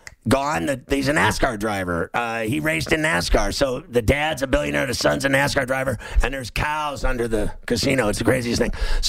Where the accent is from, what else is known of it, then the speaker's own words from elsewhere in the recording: Pittsburgh, Pennsylvania, United States; I'm from Pittsburgh, so I love the South Point